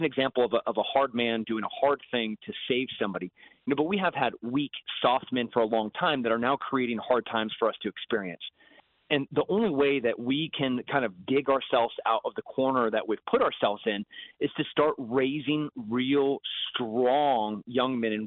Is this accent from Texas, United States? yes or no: yes; Texas, United States; as a libertarian, as a Texan, I can't believe anything that anyone says about what's happening in Ukraine from this administration